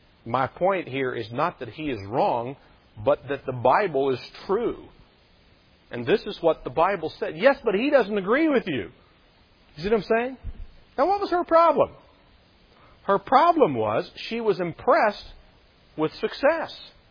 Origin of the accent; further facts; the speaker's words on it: Kentucky, United States; I come from Kentucky. And up there, there's a lot of truth to that.